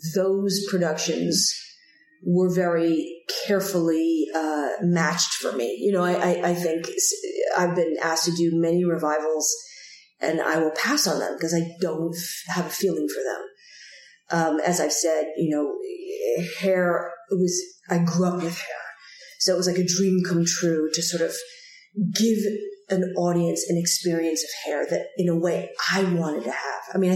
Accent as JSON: {"language": "English", "town": "New York City", "region": "New York", "country": "United States", "tie": "born or raised there", "said": "I grew up in New York City."}